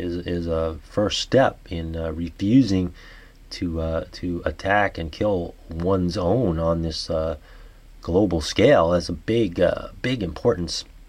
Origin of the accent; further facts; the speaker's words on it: New York, United States; accent: New York; There's my New York accent coming through.